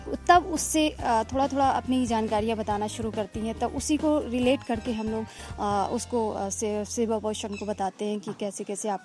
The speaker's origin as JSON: {"language": "Hindi", "town": "Lucknow", "region": "Uttar Pradesh", "country": "India", "said": "मैं लखनऊ में अलीगंज में एक जगह है वहाँ से हूँ।"}